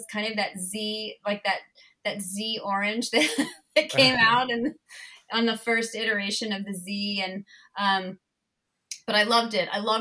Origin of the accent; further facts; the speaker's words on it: Burbank, California, United States; And now, I grew up in Burbank, and I went to high school in Burbank.